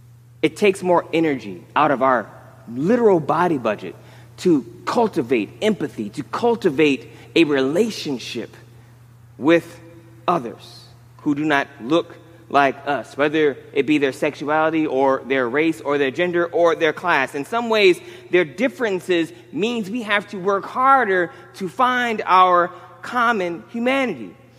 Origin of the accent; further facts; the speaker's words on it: Michigan, United States; Now, I am from the Midwest. I am from semi-rural Michigan. I will tell you that this happening in the 90s was a big deal.